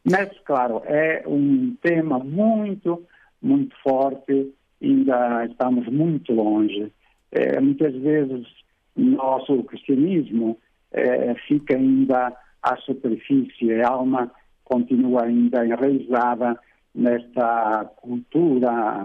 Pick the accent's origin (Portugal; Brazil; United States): Portugal; moved away; o meu português está muito enferrujado. Há 30 anos que estou fora de Portugal, de maneira que às vezes o português é meio português.